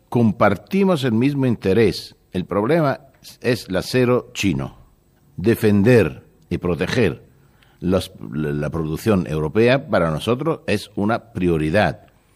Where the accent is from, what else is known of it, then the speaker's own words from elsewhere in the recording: Rome, Lazio, Italy; Spanish is a second language; Yo soy de Roma, pero mi patria no es Roma, mi patria es Italia.